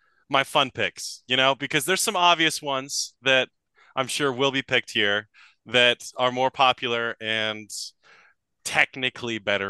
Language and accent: English; Utah, United States; It's all family members. Perks of growing up in Utah.